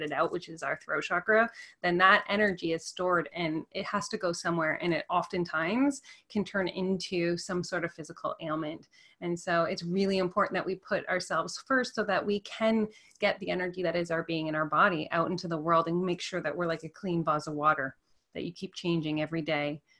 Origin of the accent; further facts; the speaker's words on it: Canada; It's .ca because I'm Canadian.